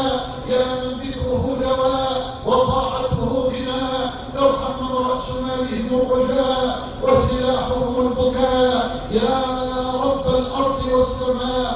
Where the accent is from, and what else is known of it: Egypt